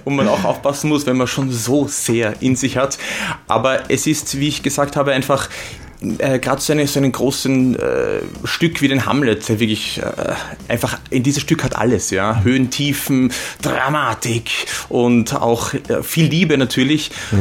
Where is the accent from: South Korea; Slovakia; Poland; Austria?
Austria; Lower Austria; born there; Voller Stolz. Ich liebe Niederösterreich und liebe Österreich, Wien natürlich auch.